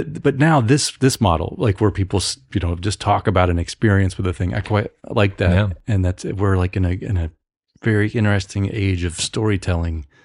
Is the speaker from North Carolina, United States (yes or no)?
no; Memphis, Tennessee, United States; accent: Southern; I'm also from the South, but I think I don't drink very much anymore. And I think that might've been the key, the linchpin to me losing my Southern accent.